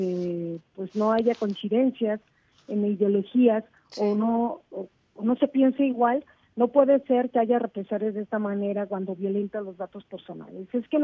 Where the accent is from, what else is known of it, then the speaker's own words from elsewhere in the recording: Mexico; somos los mexicanos que vivimos en este país.